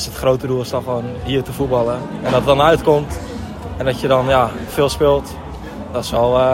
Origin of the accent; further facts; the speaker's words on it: Lisse, South Holland, Netherlands; Ja, ik kom ook uit Lisse.